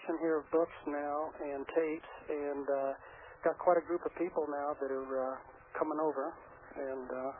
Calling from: Clear Creek, California, United States; California.

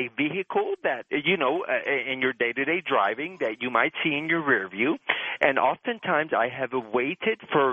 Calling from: California, United States; I'm calling from California

